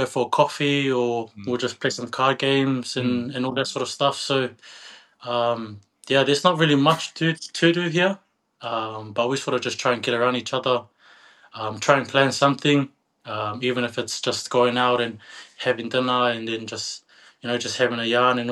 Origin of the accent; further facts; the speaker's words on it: Auckland, New Zealand; I was born and bred in Auckland. I've got four older sisters. I went to St. Peter's College in Auckland.